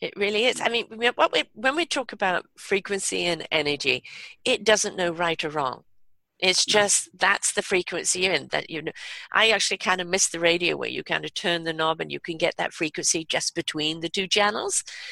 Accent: England, United Kingdom; I grew up in England and there were all sorts of magazines along

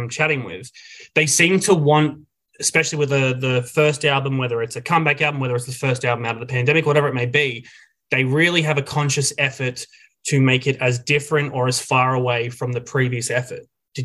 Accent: Australia; because I am Australian

